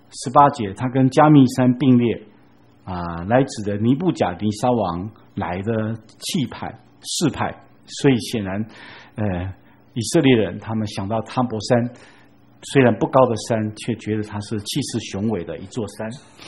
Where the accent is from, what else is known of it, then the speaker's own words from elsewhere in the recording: Taipei, Taiwan; 我们台北人比较熟